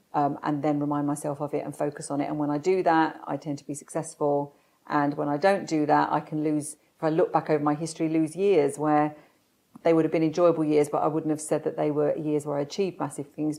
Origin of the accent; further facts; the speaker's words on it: London, United Kingdom; born there; I was born in South London and to a normal family.